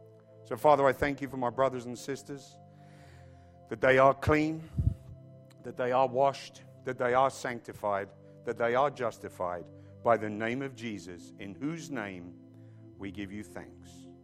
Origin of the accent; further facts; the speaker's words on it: England, United Kingdom; as an Englishman, I'm not fully aware of the laws of your country.